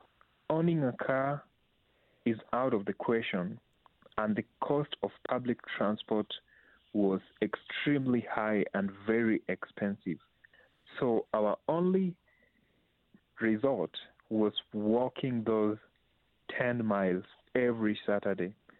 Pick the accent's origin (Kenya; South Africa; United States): Kenya; growing up in Kenya